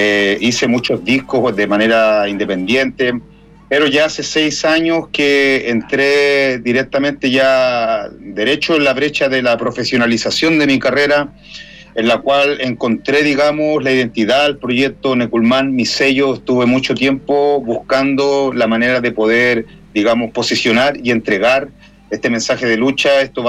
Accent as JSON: {"language": "Spanish", "town": "Viña del Mar", "region": "Valparaíso", "country": "Chile", "tie": "born or raised there", "said": "Bueno, yo soy nacido y criado en Viña del Mar, principalmente en los cerros Santa Julia, Chupaya."}